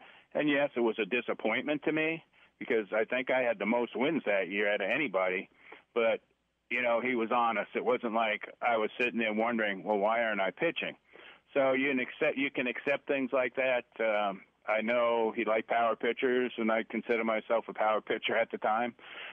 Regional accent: New York, United States; because I'm a New Yorker and I used to watch the Yankees all the time.

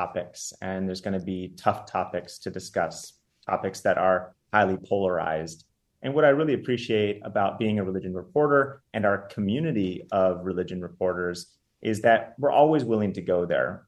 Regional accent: Los Angeles, California, United States; I've been a religion nerd since I grew up in the Los Angeles urban area.

